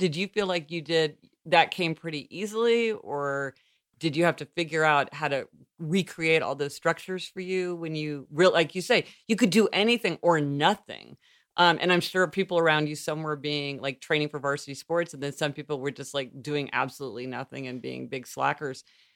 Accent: Missouri, United States; because being from Missouri, there weren't that many people from Missouri when I went to college.

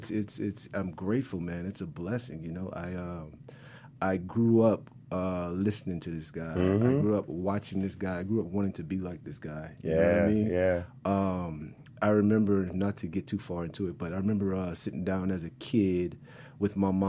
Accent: Lake Charles, Louisiana, United States; Lake Charles, Louisiana.

